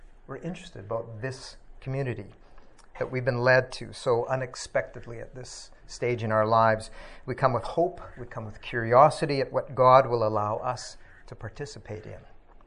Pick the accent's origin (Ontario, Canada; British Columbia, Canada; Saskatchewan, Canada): Saskatchewan, Canada; But I was born and raised in Saskatchewan.